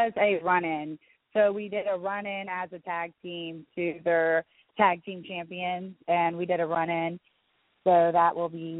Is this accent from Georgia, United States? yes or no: yes; Atlanta, Georgia, United States; now in New Orleans, United States; because I live in New Orleans and I'm from Atlanta.